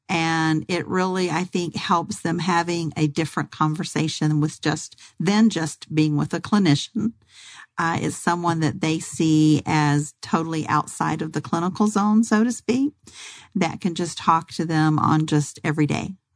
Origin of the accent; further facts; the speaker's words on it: the South, United States; You know, I'm from the South, so wherever I can just say, hey, how are y'all doing today?